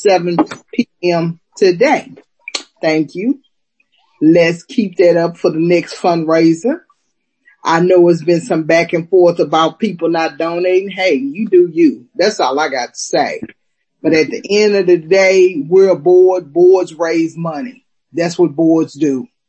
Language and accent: English; West Coast, United States; now in Texas, United States; I come from the West Coast. We pay money for everything.